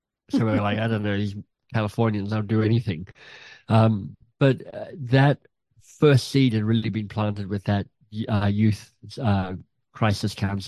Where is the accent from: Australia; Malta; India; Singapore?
Australia; now in Toronto, California, United States; Well, I live in Canada, Toronto, but I grew up in Australia